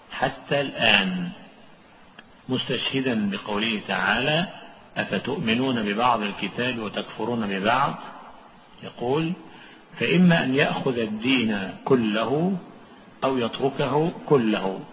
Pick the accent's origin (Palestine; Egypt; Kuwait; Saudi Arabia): Egypt; ومن الأصول التكفير في الجمهورية عندنا في مصر